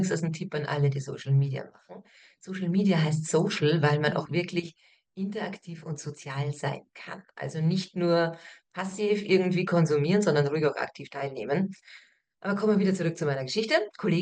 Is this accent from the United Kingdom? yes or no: no; Austria; now in Germany; Wenn du als Österreicherin dastehst und dir anhören kannst von deinen Kunden, wieso brauchen wir eine Österreicherin, die eine deutsche Apotheke leitet?